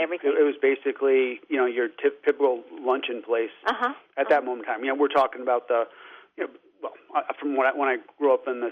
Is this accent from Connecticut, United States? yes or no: yes; Danbury, Connecticut, United States; I mean, I grew up in the Danbury area.